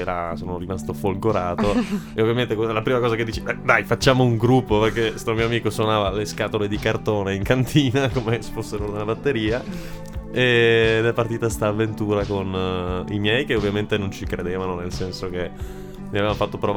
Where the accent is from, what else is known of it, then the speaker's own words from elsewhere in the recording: Belluno, Veneto, Italy; perché io sono di Belluno, sono veneto